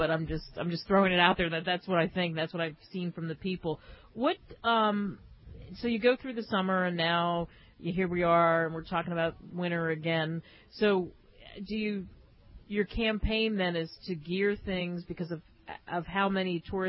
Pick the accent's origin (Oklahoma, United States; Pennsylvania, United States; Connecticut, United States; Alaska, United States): Pennsylvania, United States; Philadelphia; I'm from Philadelphia, so what do they sell in Philadelphia? They sell Rocky and cheese steaks.